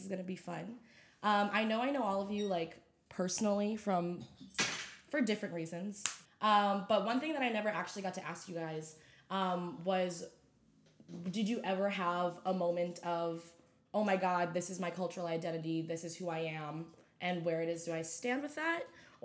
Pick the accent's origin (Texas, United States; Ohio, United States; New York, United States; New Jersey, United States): New Jersey, United States; I am the founder of Akin. I am also Filipino-American, but more emphasis on the American side. Grew up in New Jersey, so there was a strong Filipino community